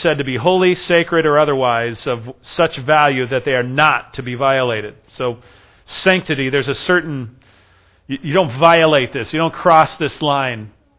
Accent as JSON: {"language": "English", "region": "California", "country": "United States", "tie": "born or raised there", "said": "I grew up in California"}